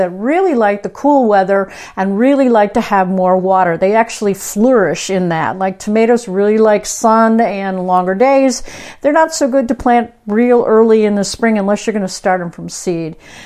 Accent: Midwest, United States; now in Southern California, United States; even though I grew up in the Midwest, as people that have heard my show before know, I always talk about that.

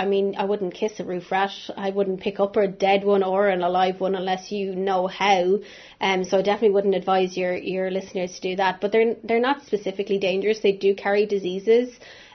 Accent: Ireland; I'm originally from Ireland, and that's where I did all my schooling.

